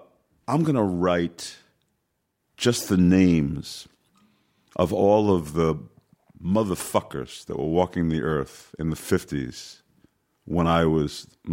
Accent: New York City, New York, United States; born there; Like, I was born in New York City, so, you know, I was able to walk in 25 minutes from my house to Yankee Stadium.

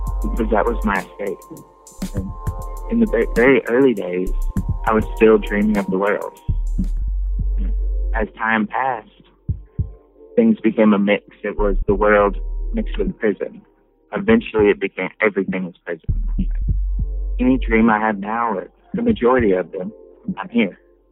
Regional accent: Texas, United States; I grew up in Redneck, Texas.

